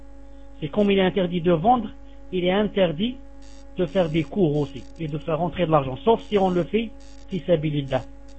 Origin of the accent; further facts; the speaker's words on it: Italy; Salam alaikum, je suis italien converti depuis 2 ans.